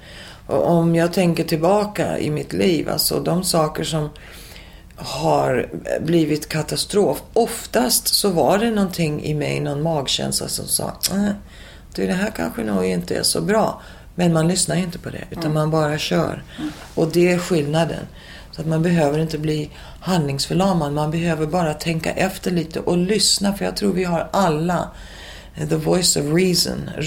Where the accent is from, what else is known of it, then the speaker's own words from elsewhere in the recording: Sweden; Och jag var, bara hade gett mig på att jag var svensk och skulle behålla mitt språk.